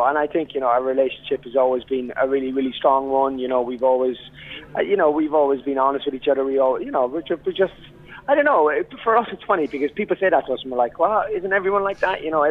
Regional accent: Sligo, Connacht, Ireland; I grew up in Sligo Town

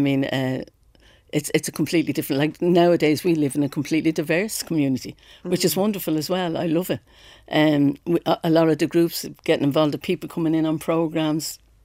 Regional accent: Dublin, Leinster, Ireland; I grew up on the very edge. I'm born in Dorset Street, Dublin 1.

